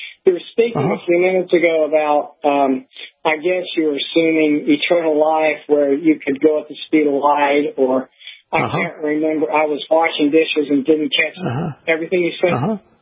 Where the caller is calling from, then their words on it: North Carolina, United States; Yeah, I'm from North Carolina.